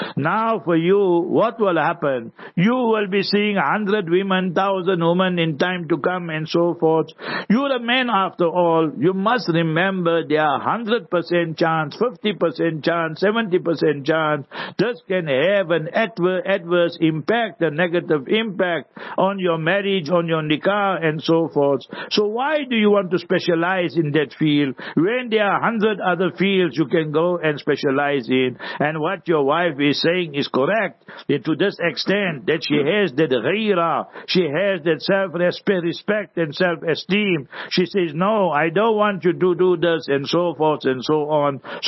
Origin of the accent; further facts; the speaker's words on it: Heidelberg, Gauteng, South Africa; born there; I was born in Heidelberg in Transvaal, now Gauteng. And it was a location. We were few Indians surrounded by the Africans